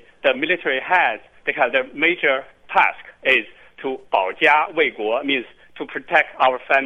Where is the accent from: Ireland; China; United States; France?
China; English is a second language; I'm from China, and I think that China never sees U.S. as an enemy.